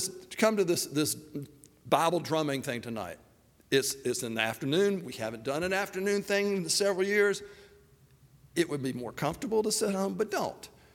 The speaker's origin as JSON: {"language": "English", "town": "Laurel Hill", "country": "United States", "tie": "born or raised there", "said": "and, you know, I'm from Laurel Hill, population 500."}